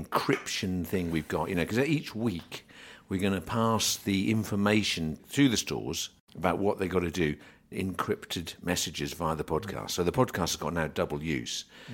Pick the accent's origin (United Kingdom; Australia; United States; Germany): United Kingdom; Yorkshire and the Humber; accent: Yorkshire; some of the northern lads don't like my Yorkshire accent.